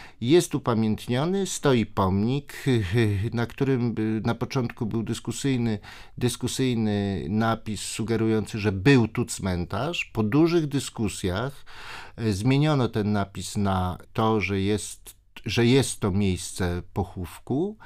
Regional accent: Pabianice, Łódź Voivodeship, Poland; no bo jestem z Pabianic

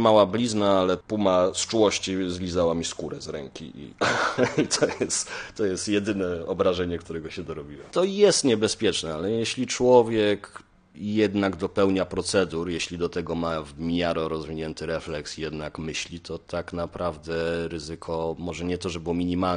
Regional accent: Łódź, Łódź Voivodeship, Poland; od urodzenia mieszkam w śródmieściu Łodzi

